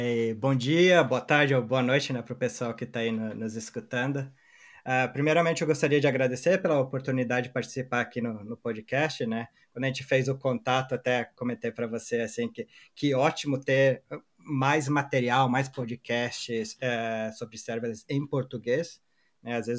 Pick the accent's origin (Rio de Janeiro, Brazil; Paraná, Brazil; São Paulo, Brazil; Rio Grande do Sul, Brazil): Rio Grande do Sul, Brazil; Caxias do Sul; Eu sou de Caxias do Sul, no Rio Grande do Sul